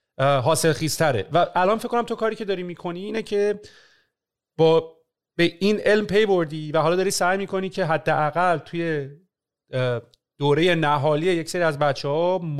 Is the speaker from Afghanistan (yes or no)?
no; Iran; moved away; ما حالا بحث از ایران اومدم بیرونم داشتیم